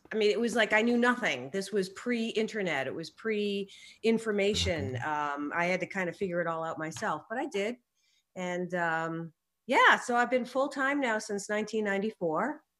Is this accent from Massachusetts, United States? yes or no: yes; Massachusetts, United States; now in Maine, United States; Massachusetts.